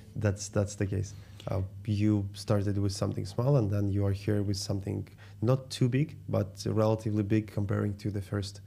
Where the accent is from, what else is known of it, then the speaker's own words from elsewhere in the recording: Moscow, Russia; where I grew up in Moscow, in Russia.